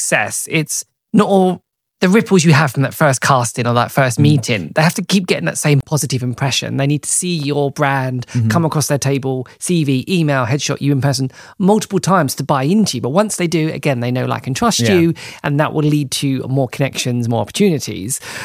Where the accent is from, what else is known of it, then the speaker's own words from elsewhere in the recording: East of England, United Kingdom; I'm originally from Essex